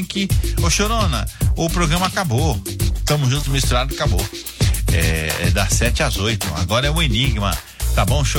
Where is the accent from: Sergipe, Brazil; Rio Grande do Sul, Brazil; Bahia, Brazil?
Rio Grande do Sul, Brazil; Quaraí; Eu sou de Quaraí, Rio Grande do Sul, fronteira com o Uruguai.